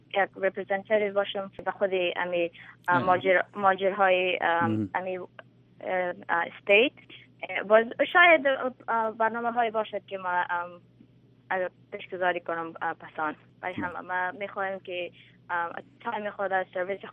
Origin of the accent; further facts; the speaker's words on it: Afghanistan; من میگم بله من افغانستان هستم و من پراود هستم که من خودم افغان هستم.